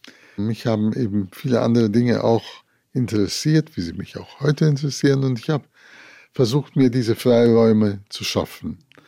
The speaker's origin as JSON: {"language": "German", "region": "Riga", "country": "Latvia", "tie": "born or raised there", "also_born_or_lived": "Moscow", "moved": "as an adult", "said": "Als ich meine Heimatstadt Riga verlassen habe, nach dem Abschluss der Schule und nach Moskau ging"}